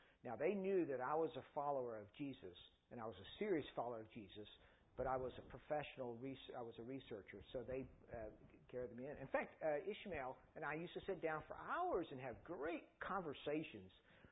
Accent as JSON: {"language": "English", "region": "North Carolina", "country": "United States", "said": "I'm a redneck from North Carolina, a tobacco farmer"}